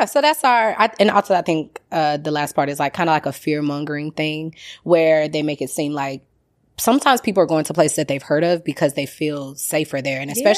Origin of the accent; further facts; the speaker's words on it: St. Louis, Missouri, United States; I grew up landlocked in St. Louis, and my family was not well traveled like that.